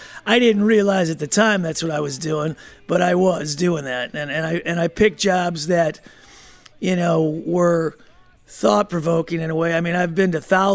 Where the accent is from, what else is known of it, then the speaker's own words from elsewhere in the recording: Libertyville, Illinois, United States; he's from my hometown of Libertyville